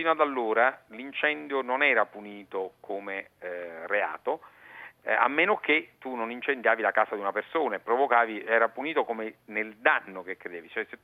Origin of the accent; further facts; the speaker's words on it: Salerno, Campania, Italy; Io sono di Salerno, poi sono stato eletto a Napoli